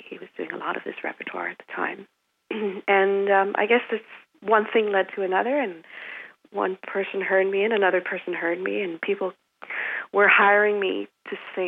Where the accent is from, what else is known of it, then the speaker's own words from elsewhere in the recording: Toronto, Ontario, Canada; also born or lived in Quebec; I was born in Quebec, and we moved to Ontario, to Toronto, when I was a small child.